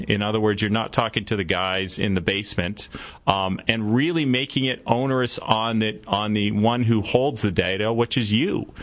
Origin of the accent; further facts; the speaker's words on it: Canada; I'm Canadian